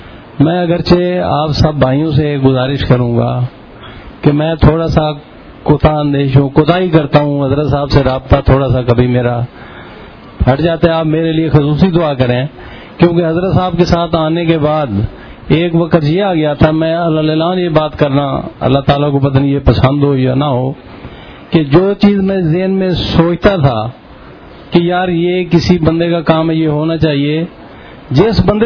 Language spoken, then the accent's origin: Urdu; Mailsi, Punjab, Pakistan; میرا تعلق میلسی سے ہے. … اور میرا تعلق میلسی سے ہے.